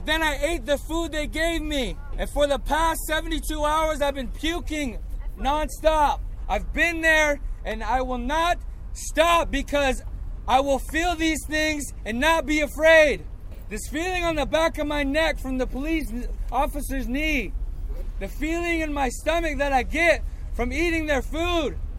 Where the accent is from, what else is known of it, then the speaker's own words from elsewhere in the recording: Montana, United States; I'm from the Blackfeet Nation.